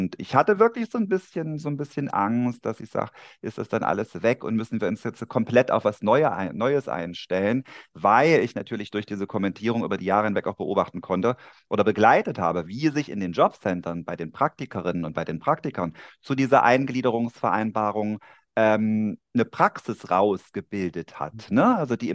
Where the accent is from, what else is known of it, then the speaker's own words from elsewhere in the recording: eastern Germany, Germany; Und ich bin ja im Osten Deutschlands geboren worden und aufgewachsen und mitten in diese spannende Wendezeit reingeraten.